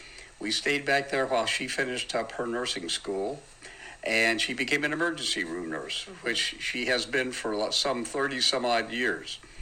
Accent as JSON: {"language": "English", "region": "California", "country": "United States", "tie": "born or raised there", "said": "I was raised back in California, back in the day when California, even though it was left-leaning, it was pretty much like every other state."}